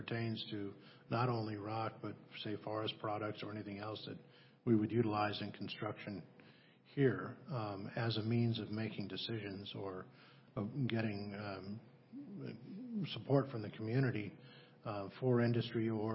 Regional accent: Washington, United States; I come from Eastern Washington where dust was a huge problem there

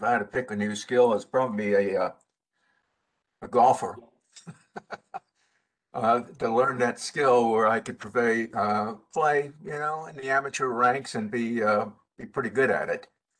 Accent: Washington, District of Columbia, United States; born there; I lived in Washington, D.C., and I was born in Washington, D.C., so it has a lot of meaning.

